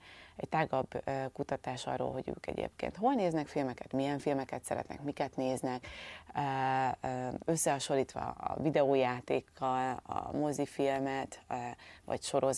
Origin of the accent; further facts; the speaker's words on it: Szentendre, Pest, Hungary; igazából Szentendrén játszódik egyébként a történet, és én ott nőttem fel, mert nekem a nagymamám szerb volt, és ott volt egy nyaralunk